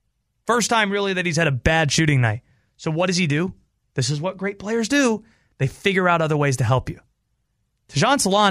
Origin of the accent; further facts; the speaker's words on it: Raleigh, North Carolina, United States; I grew up in Raleigh.